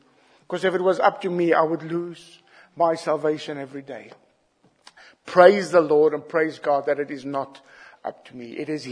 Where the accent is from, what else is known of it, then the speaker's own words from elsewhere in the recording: South Africa; I don't get excited because I'm South African.